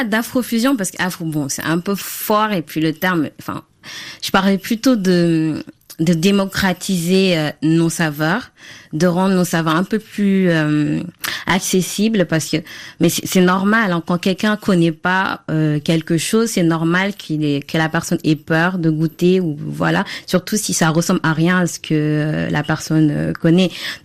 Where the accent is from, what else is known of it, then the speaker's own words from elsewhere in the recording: Senegal; now in France; puisque je viens du Sénégal.